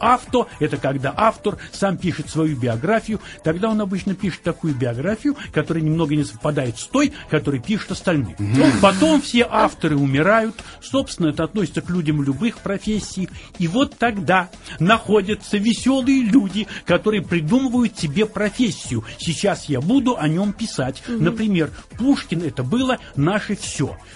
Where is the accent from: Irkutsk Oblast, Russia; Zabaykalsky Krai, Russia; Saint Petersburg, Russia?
Zabaykalsky Krai, Russia; also born or lived in Kamianets-Podilskyi, Ukraine; И незамедлительно вслед за чем меня увезли в Забайкалье. И рос я там.